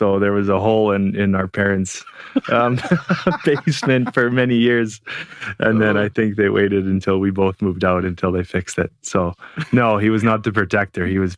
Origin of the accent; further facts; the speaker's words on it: Red Deer, Alberta, Canada; I played played junior in my hometown in Red Deer, which was a cool experience.